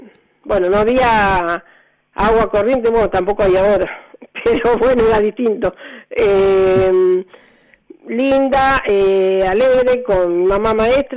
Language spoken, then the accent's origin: Spanish; Buenos Aires Province, Argentina; yo nací en Capital, vivimos un año más o menos en Capital y después vinimos a vivir a Longyang, que pertenece a la diócesis de Lomas de Zamora